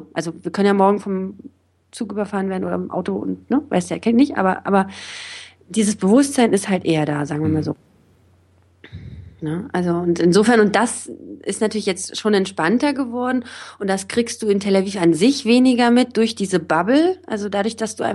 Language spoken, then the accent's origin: German; Berlin, Germany; wenn ich in Israel bin und sage, ja, ich komme aus Berlin